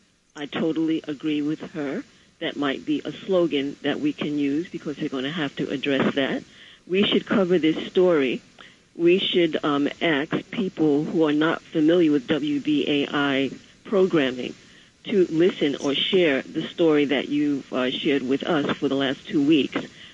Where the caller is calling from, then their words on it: Brooklyn, New York, United States; And I'm calling from Brooklyn.